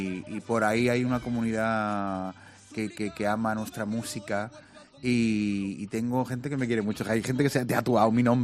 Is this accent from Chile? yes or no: no; Badalona, Catalonia, Spain; porque como soy de Badalona, no soy de ningún lado de Andalucía